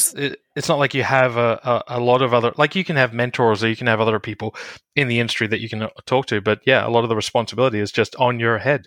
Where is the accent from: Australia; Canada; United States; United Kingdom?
Australia; accent: Australian; The first tier was the Australian accent. I'm from Australia, and so I would play up the Australian accent.